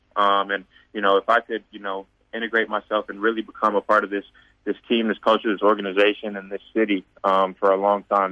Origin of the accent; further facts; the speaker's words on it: Toronto, Ontario, Canada; now in Melbourne, Australia; I'm from Toronto, so being in a bigger city like Melbourne has been, it's been great. And I fit right in, and it feels like home.